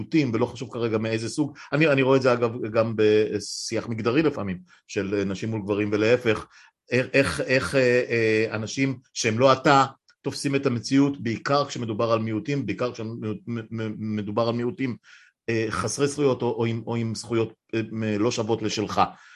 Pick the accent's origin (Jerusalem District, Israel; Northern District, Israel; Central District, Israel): Northern District, Israel; Afula; וזה לא שאני חושב שאפולה הייתה גן עדן כשאני גדלתי בה